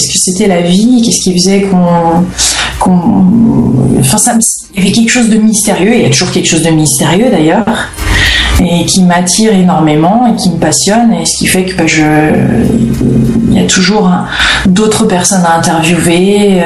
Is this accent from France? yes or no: yes; France; also born or lived in Santa Barbara, United States; Ouais, je suis pas né en France, non. Je suis né à Santa Barbara en Californie, mais de parents français, restaurateurs. Ils avaient un petit restaurant français là-bas, dans cette belle ville qui est Santa Barbara. Et donc je suis née là-bas, mais à l'âge de 2 ans on est rentré en France.